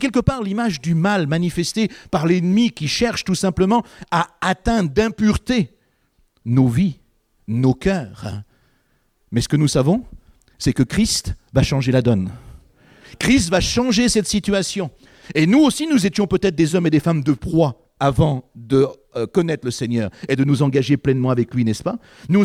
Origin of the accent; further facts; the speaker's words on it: Grand Est, France; nous, vers chez nous, en Alsace, on a un endroit où ils élèvent des aigles, des faucons